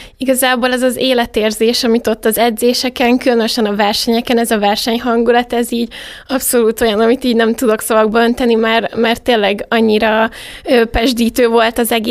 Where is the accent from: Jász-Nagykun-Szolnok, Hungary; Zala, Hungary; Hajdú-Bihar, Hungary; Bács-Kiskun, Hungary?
Bács-Kiskun, Hungary; Kiskunhalas; Én itt születtem Kiskunhalason, a szüleim azonban vajdasági magyarok.